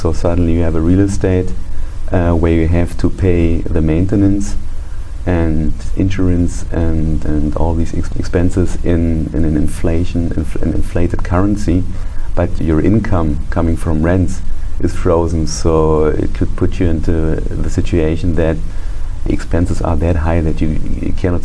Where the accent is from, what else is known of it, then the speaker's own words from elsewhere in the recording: Berlin, Germany; I'm from Germany. I was born in Berlin, and I raised up in West Berlin, so it was in the free part of Berlin.